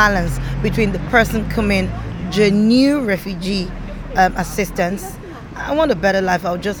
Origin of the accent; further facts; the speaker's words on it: Nigeria; now in Ireland; I am Irish, originally from Nigeria.